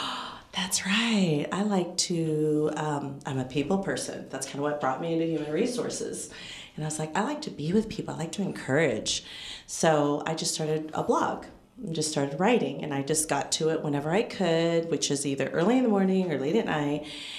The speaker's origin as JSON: {"language": "English", "town": "Fairfield", "region": "California", "country": "United States", "lives_now": "Napa, United States", "said": "when I came here to Napa, I'm originally from Fairfield."}